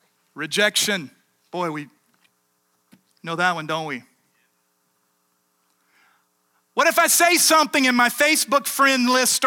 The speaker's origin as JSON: {"language": "English", "region": "South Carolina", "country": "United States", "tie": "born or raised there", "said": "Remember preaching on the streets of Greenville, South Carolina, which is right outside of my hometown"}